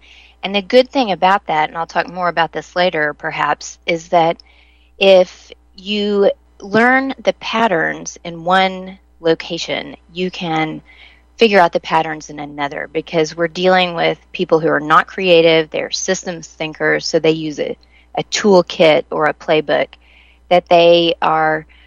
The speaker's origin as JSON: {"language": "English", "town": "Tulsa", "region": "Oklahoma", "country": "United States", "said": "But yeah, so I'm from Tulsa, Oklahoma, and I was teaching at the University of Tulsa"}